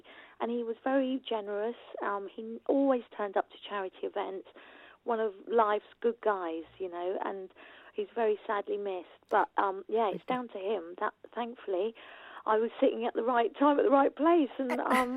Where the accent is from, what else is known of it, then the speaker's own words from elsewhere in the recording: Richmond, London, United Kingdom; which was just because I'm from Richmond, and it was so on my doorstep, so easy.